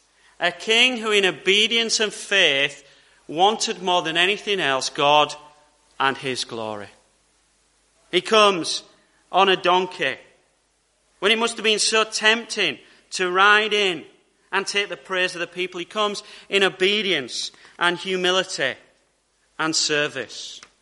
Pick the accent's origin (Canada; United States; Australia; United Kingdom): United Kingdom; Yorkshire and the Humber; as soon as I open my mouth and say that I'm from Yorkshire